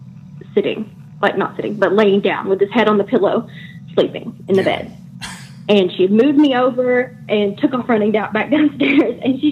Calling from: Dalton, Georgia, United States; I'm calling from Dalton, Georgia.

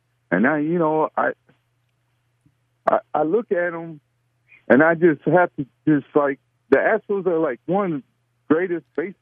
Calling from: Houston, Texas, United States; I live up here in Pennsylvania. You know, I'm from Houston.

